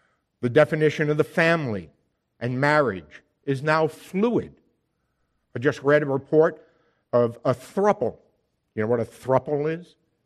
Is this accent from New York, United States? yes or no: yes; New York, United States; My home state, New York, I'm not so sure about New Jersey, but in New York, is one of the most pro-abortion law states in the country.